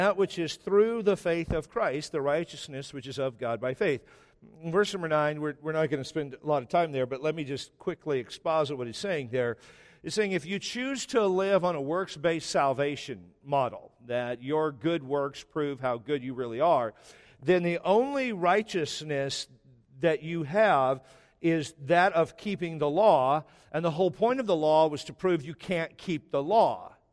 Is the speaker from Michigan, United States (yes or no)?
no; Washington, United States; And I'm from Washington, so we love the Northwest